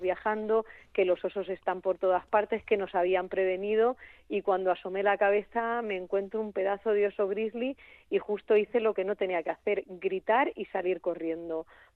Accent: Castilla-La Mancha, Spain; Nos encanta porque somos manchegos, entonces, pues oye, nuestra tierra, y trotamundos porque somos muy de nuestra tierra

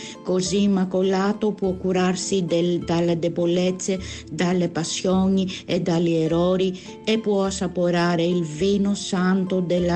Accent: Greece; Italian is a second language; now in Italy; e sono greca.

